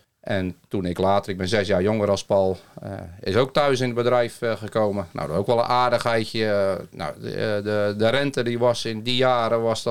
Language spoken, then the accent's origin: Dutch; Zoetermeer, South Holland, Netherlands; born there; Ik ben zelf geboren in Zoetermeer en daar hadden we een tuinderij.